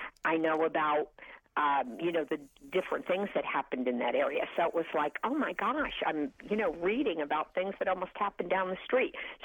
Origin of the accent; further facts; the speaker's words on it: Paterson, New Jersey, United States; well, I'm from Patterson, and Patterson was the Silk City they actually, you know, had silkworms.